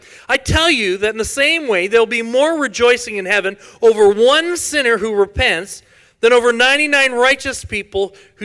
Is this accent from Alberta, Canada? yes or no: yes; Edmonton, Alberta, Canada; from the land of ice and snow, also known as Edmonton. I'm born and raised in Edmonton.